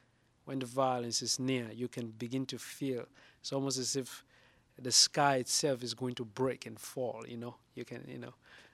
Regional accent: Sierra Leone; first language Mende; English is a second language; translating from Mende, which is my mother tongue, means fefete, which means a nest of air or a vessel that carries air.

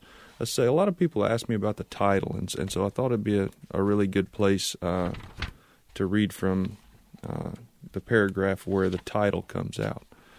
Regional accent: Charlotte, North Carolina, United States; Oh, I grew up in Charlotte, but I moved to the mountains as soon as I could.

